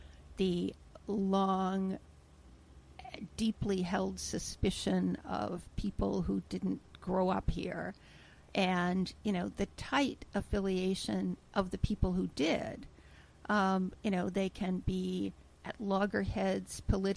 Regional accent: Holland, Michigan, United States; also born or lived in North Carolina, United States / New York, United States; Well, I grew up in Holland, Michigan.

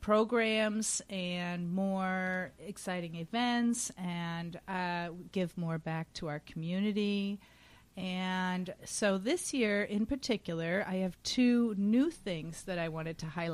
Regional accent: Hudson, United States; I'm not going to say my age, but I am also from Hudson, and I teach first grade at Hudson in Hudson School District.

